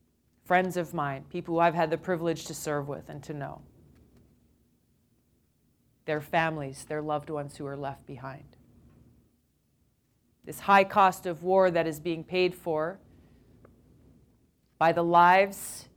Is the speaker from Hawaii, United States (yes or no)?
yes; Hawaii, United States; We look back to a lot of folks from my home state who were very much affected during World War II with the mass internment of Japanese Americans. We had families in Hawaii who were literally torn apart